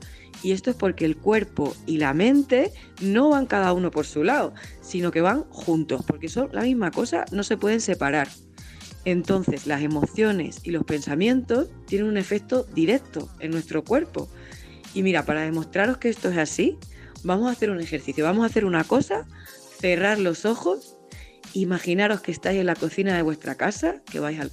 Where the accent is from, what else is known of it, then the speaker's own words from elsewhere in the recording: Plasencia, Extremadura, Spain; born there; Mi familia es de allí, de Piornal. Mis padres nacieron allí y después se fueron a vivir a Plasencia, que es donde yo nací ya.